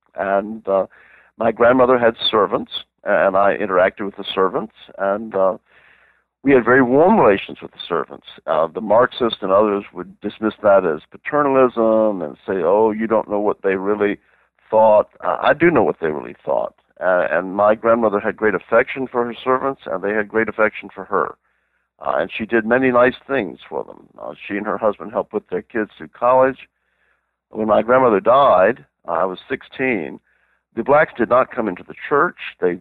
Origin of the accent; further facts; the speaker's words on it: the South, United States; As a Southerner, I can criticize the South